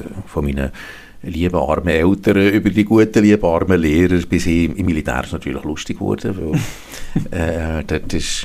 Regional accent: Bern, Switzerland; also born or lived in Solothurn; Und aufgewachsen bin ich halb in Bern, halb in Solothurn.

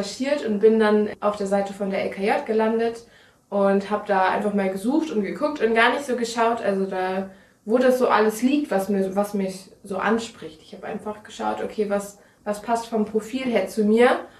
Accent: Lower Saxony, Germany; Ich komme aus dem schönen Weserbergland, ganz anders als das Flachland hier.

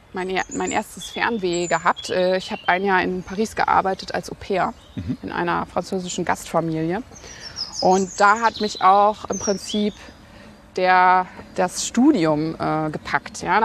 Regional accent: North Rhine-Westphalia, Germany; ich bin aus Nordrhein-Westfalen

